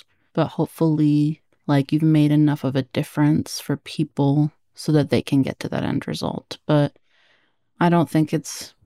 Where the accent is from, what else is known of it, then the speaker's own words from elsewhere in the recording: Oregon, United States; born there; now in Texas, United States; I was born in Oregon. That's where my parents met, and they experienced racism there too.